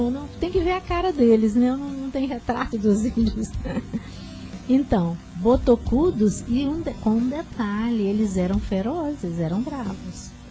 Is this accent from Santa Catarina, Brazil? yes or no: no; Penha do Norte, Minas Gerais, Brazil; Floresta e Penha do Norte, a minha terra, tá bem pertinho, né?